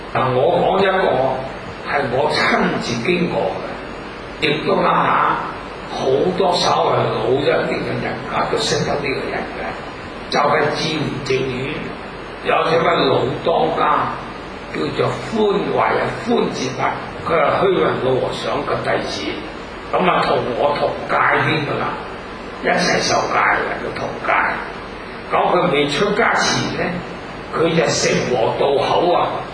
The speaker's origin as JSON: {"language": "Cantonese", "country": "China", "said": "係啊，即係我哋中國人做嗰啲事咧，係好有意思啊"}